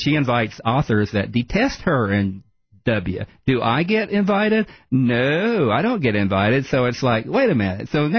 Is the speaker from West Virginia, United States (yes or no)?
yes; Coalwood, West Virginia, United States; But I wrote The Rocket Boys and Colwood Way and Sky of Stone, the trilogy of growing up in Colwood, West Virginia.